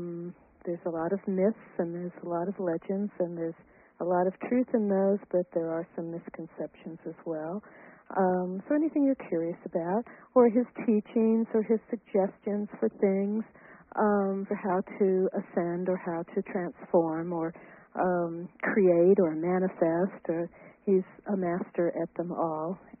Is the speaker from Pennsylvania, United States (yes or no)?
no; Los Angeles, California, United States; born there; I was born in Los Angeles, which I always like referring to as the City of the Angels